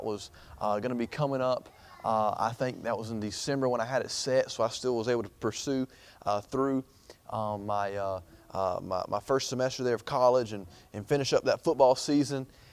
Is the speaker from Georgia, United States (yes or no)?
yes; Hartwell, Georgia, United States; also born or lived in Anderson, South Carolina; And but I was born in Anderson, just grew up over there right across the border in Hartwell.